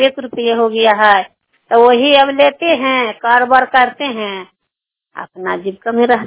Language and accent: Hindi; Nagarnausa, Bihar, India; नगर नौसा के रहने वाले हैं